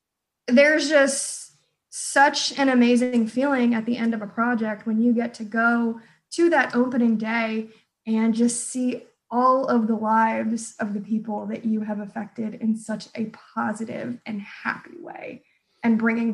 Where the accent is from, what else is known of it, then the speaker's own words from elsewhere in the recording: Florida, United States; I'm originally from Florida.